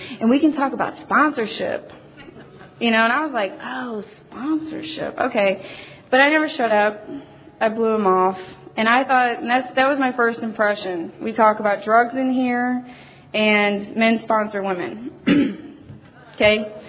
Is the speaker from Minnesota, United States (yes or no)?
no; Missouri, United States; now in Sweden; I'm originally not from Sweden. I'm from Missouri.